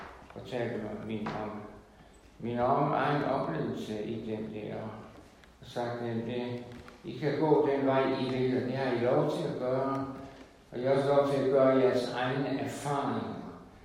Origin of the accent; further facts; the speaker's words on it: Ringkøbing, Central Denmark Region, Denmark; Jeg husker hjemme i Ringkøben